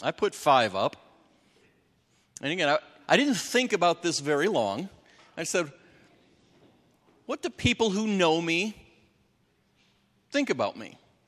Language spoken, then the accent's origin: English; United States; I think, I'm from America. Isn't that obvious? No. Could be Britain. Could be all sorts of other white places.